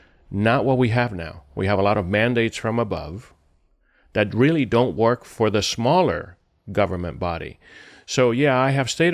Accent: Cuba; now in United States; You know, when I came to this country from Cuba, I never thought of division.

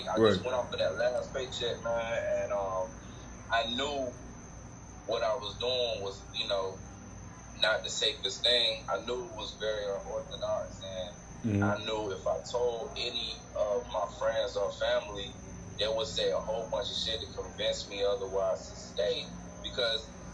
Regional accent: West Palm Beach, Florida, United States; now in Los Angeles, United States; I'm from West Palm Beach, Florida. That's West Palm Beach, Florida, and Riviera Beach. I was back and forth. You know what I mean? I moved to LA about 5 years ago now.

